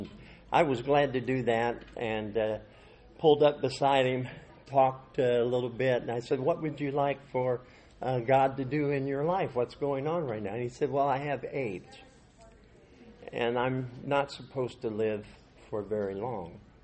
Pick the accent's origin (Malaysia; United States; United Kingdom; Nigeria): United States; Des Moines, Iowa; I grew up in the Midwest in Des Moines, Iowa.